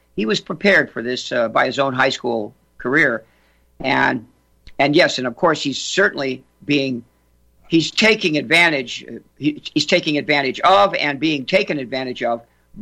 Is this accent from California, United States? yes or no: yes; California, United States; Hey, come on, Californians are great, but the. Speaking as a Californian